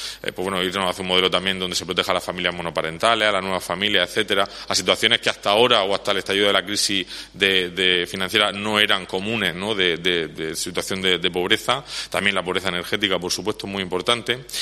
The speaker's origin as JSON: {"language": "Spanish", "town": "Torre Pacheco", "region": "Region of Murcia", "country": "Spain", "said": "los que somos de Torre Pacheco, que somos pueblo hermano, pueblo vecino"}